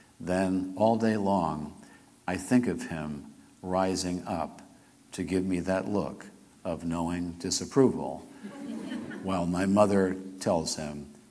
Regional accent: Queens, New York, United States; And I was raised in Queens, that part of New York, kind of working class neighborhood, but still very urban.

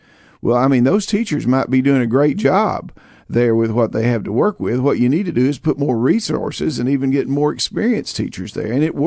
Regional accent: Appalachia, United States; Now, I come from Appalachia

